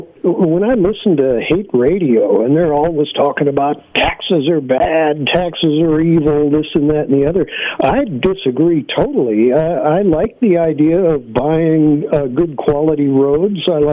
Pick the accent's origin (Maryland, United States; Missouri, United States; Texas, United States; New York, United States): Missouri, United States; I'm originally from Missouri. The usury laws out there were at 7%.